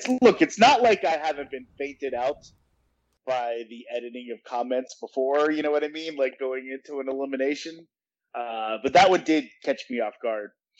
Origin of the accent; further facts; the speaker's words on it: Atlanta, Georgia, United States; We're all from Atlanta.